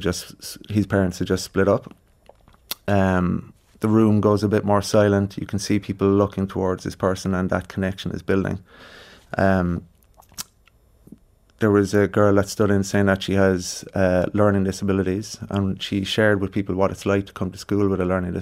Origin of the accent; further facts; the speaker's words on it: Cork, Munster, Ireland; And so I introduced myself and I said I was from Cork, and they greeted me with a guy down the back said, "You Cork rat."